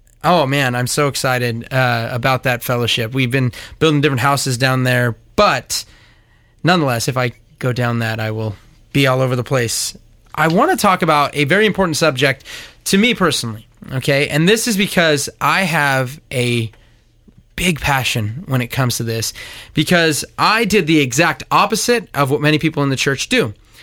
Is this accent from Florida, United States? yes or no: no; Simi Valley, California, United States; I grew up here in Simi Valley and where the church is that I attend to this day